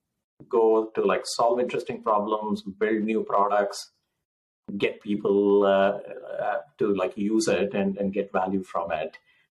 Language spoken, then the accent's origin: English; India; growing up in India